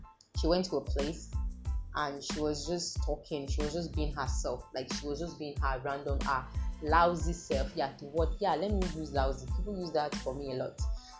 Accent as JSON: {"language": "English", "town": "Ibadan", "region": "Oyo", "country": "Nigeria", "tie": "born or raised there", "said": "See, I grew up in Mokola. Don't ask anybody that grew up in Mokola, that knows Mokola in Ibadan, like, is one of the razest place you can grow up in."}